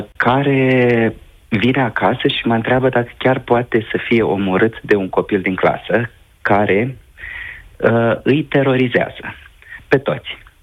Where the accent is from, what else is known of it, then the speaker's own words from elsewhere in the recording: Câmpulung Moldovenesc, Suceava County, Romania; suntem din Câmpul Moldovenesc.